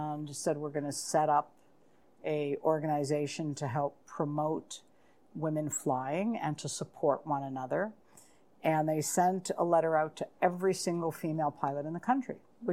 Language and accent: English; Coral Gables, Florida, United States; now in Canada; I'm from Coral Gables.